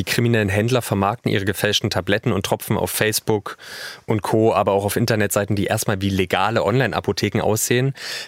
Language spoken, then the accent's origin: German; Halle, Saxony-Anhalt, Germany; Ich spiele in meiner Heimatstadt Halle seit vielen, vielen Jahren Fußball im Verein.